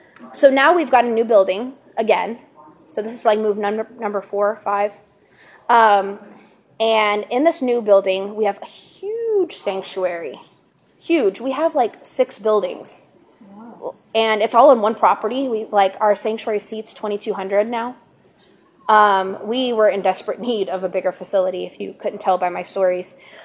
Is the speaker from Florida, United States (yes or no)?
yes; Fort Myers, Florida, United States; I'm from Fort Myers, Florida.